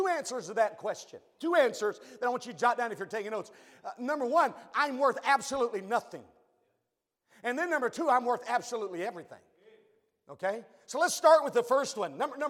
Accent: Mount Olive, North Carolina, United States; just a little peon growing up in Mount Olive, North Carolina

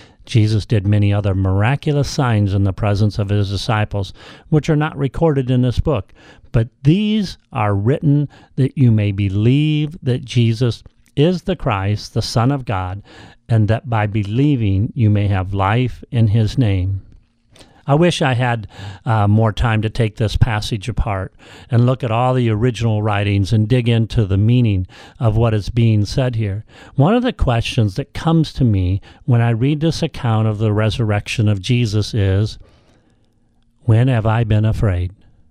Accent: Midwest, United States; now in California, United States; When I grew up in the Midwest, and when I lived back in the Midwest, I spent many times locked inside a room with fear, tornadoes. Now I live out here in California

